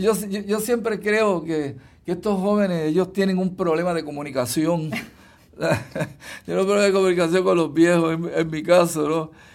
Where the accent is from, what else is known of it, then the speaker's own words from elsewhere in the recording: Ponce, Puerto Rico; Y van a tocar la música de un ciudadano como yo, que vengo guapeando de Ponce desde los años 64.